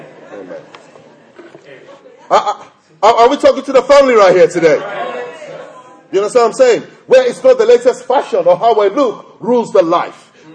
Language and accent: English; England, United Kingdom; Born and bred in England, went back to Africa, stayed in the sun.